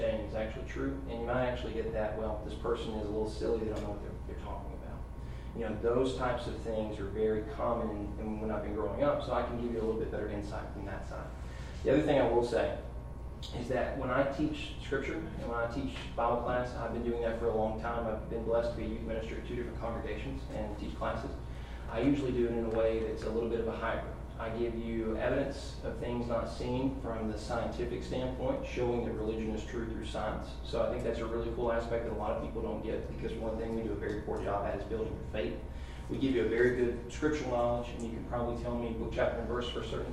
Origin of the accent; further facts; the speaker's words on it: Alabama, United States; moved away as an adult; now in Bowling Green, United States; So, disclaimer, I'm not from Kentucky originally. I'm actually from Alabama, Roll Tide.